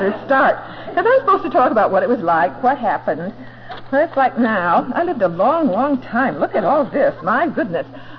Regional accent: Midwest, United States; born there; I was born in the Midwest, and there was no alcoholism in my family, and my Southern mother would put me close to her

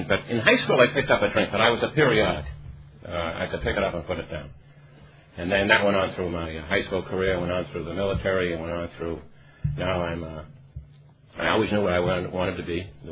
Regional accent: Boston, Massachusetts, United States; I was born on Mission Hill, baptized in a mission church, so I'm Boston Irish.

